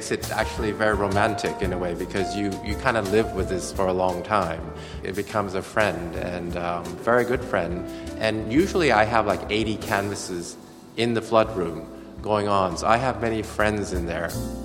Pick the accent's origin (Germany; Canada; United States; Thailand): Thailand; English is a second language; growing up in Thailand, where we had monsoons and our backyard was always flooded for like 2 months.